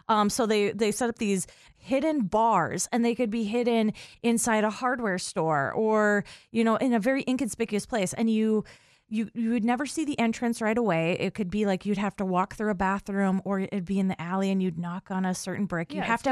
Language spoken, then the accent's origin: English; Minnesota, United States; we're from Minnesota and 60 degrees feels freaking balmy in October.